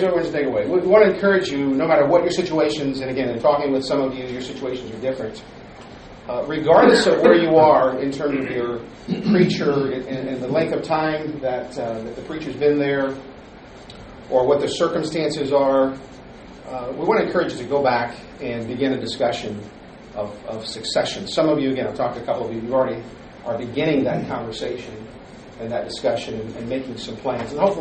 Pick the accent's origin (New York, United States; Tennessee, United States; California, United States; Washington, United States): Washington, United States; Seattle; also born or lived in Detroit area, United States / Portland, United States; Prior to that, I preached for 15 years at the church that I grew up in Seattle, and so that's the church I'm back at now.